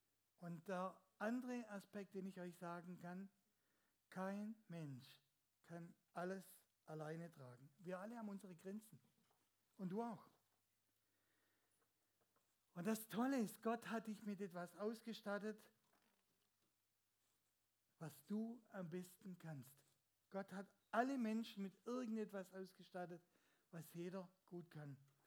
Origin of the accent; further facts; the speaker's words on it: Rhineland-Palatinate, Germany; ich komme aus dem Westerwald. Die reden besonders komisch, deswegen lebe ich auch gerne dort.